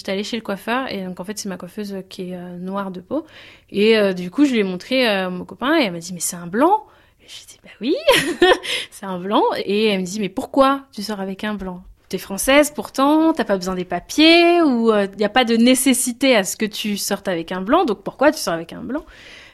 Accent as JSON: {"language": "French", "country": "Benin", "said": "quand, par exemple, je retournais en Afrique, vu que je suis originaire du Bénin, je vais souvent au Bénin tous les ans ou presque tous les deux ans."}